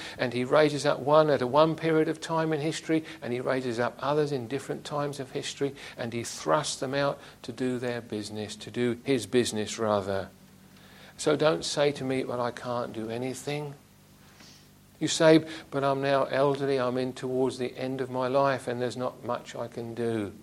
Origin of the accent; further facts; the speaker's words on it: England, United Kingdom; we're English